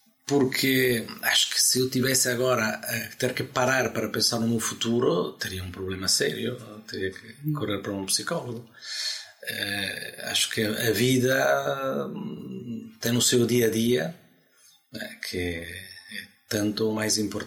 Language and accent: Portuguese; Bergamo, Lombardy, Italy; Portuguese is a second language; now in Portugal; aqui de Bergamo.